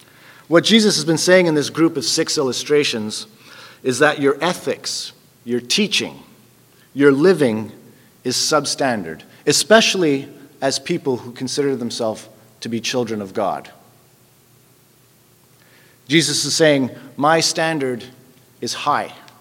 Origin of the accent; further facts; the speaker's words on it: Dollard-des-Ormeaux, Quebec, Canada; I grew up in Dollard, Des Armeaux, and in and around the Sources Boulevard area.